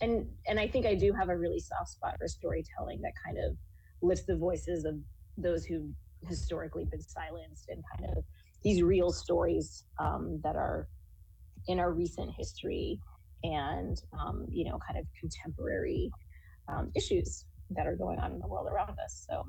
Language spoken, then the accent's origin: English; East Coast, United States; I grew up on the East Coast